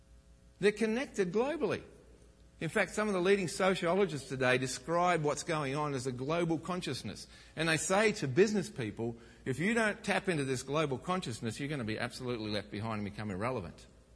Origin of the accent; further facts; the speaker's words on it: Australia; Because I grew up in Australia.